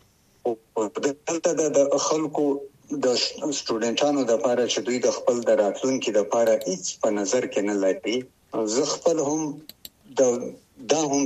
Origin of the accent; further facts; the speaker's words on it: Wana, Khyber Pakhtunkhwa, Pakistan; ز د سویلی وزیرستان دوانه او سیدن کې یم. ما لومړنۍ زده کړې په موسانی کې په پبلک سکول وانه کې کړې دي تر لسم ټولګي پورې.